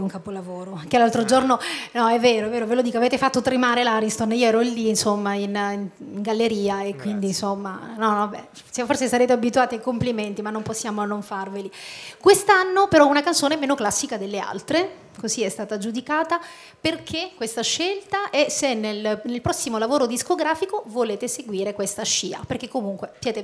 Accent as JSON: {"language": "Italian", "town": "Palermo", "region": "Sicily", "country": "Italy", "said": "RTA, vengo dalla Sicilia."}